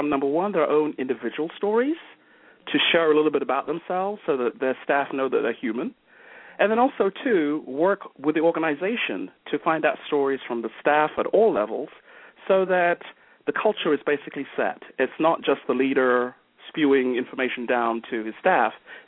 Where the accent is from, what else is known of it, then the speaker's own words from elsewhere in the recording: London, United Kingdom; moved away as an adult; now in Tampa, United States; The short version of it is that I'm originally from London, England. I've been in the fabulous United States for about 33 years, and I live in not-so-sunny right now, kind of rainy, Tampa, Florida.